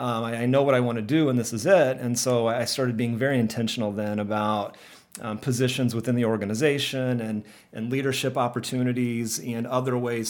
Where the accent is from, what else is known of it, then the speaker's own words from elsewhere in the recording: Terre Haute, Indiana, United States; I was born and raised in Terre Haute, Indiana, home of Special Olympics, which is kind of where I got introduced to this field.